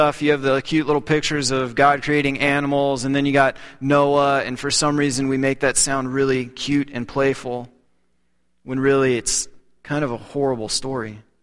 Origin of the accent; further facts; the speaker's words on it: Texas, United States; And where I grew up in Texas, Dr. Pepper was called Coke.